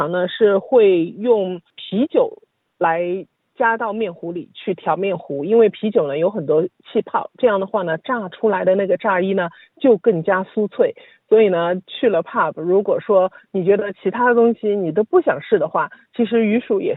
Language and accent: Chinese; Australia; 因为就是作为澳洲人的话，觉得塔塔酱就是海鲜的一个绝配嘛，